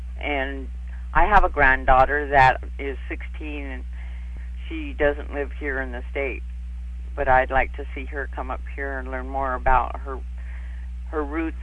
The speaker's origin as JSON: {"language": "English", "town": "Hoonah", "region": "Alaska", "country": "United States", "said": "I'm from the Dukdane Tong clan out of Huna, where my mother is from."}